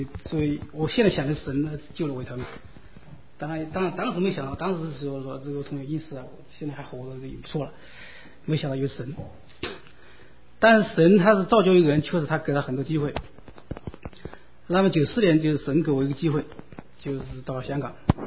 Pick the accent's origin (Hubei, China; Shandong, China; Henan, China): Hubei, China; Jingzhou; now in United States; 我在我的家乡嘛，我的家乡是一个小town嘛，一个小镇，在那个荆州嘛，这个荆州就是刘备接荆州那个荆州嘛，就那个荆州。